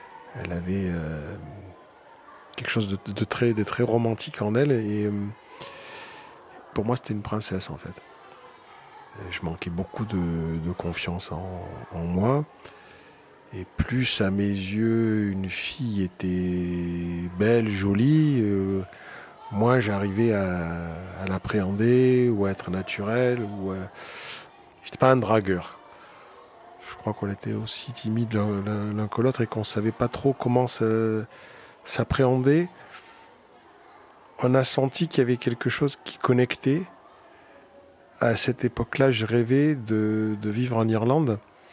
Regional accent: Marseille, Provence-Alpes-Côte d'Azur, France; moved away as an adult; now in Paris, France; J'habite à Paris. Je viens de Marseille. J'ai passé les 20 premières années de ma vie.

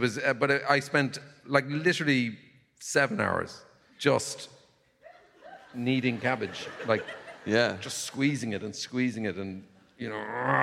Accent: Ireland; I'm Irish

